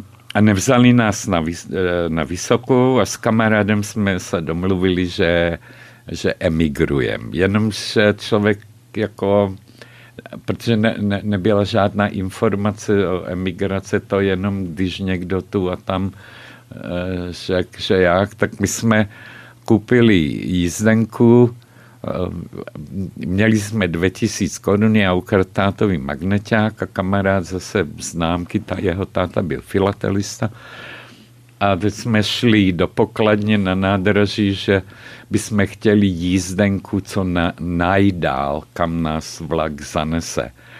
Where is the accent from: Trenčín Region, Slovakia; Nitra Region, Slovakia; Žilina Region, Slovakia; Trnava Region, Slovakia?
Nitra Region, Slovakia; Nové Zámky; odkud jste? Já říkám Nové Zámky.